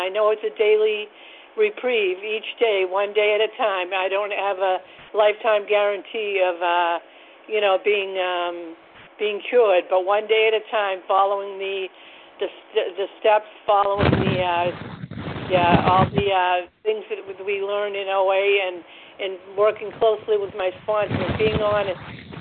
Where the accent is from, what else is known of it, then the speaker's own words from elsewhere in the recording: Massachusetts, United States; from Massachusetts.